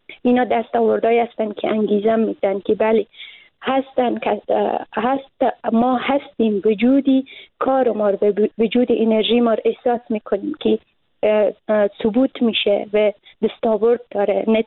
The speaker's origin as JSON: {"language": "Persian", "country": "Afghanistan", "said": "ما اوقدر قربانی شده این فکر کنم ما زنا اوقدر به محیط افغانستان و به محیط فرهنگی کشورمان متاسفانه در دهه‌های جنگ قربانی شده ایم"}